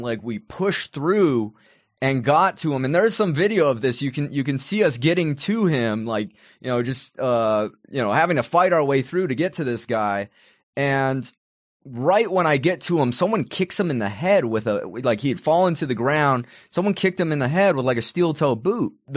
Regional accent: San Jose, California, United States; I grew up in San Jose, and one of the first major attacks of people going to a Trump rally happened in San Jose.

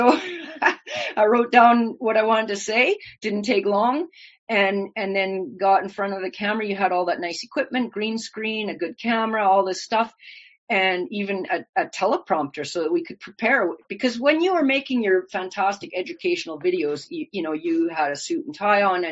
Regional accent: Canada; here I am coming from German immigrant parents growing up in Canada

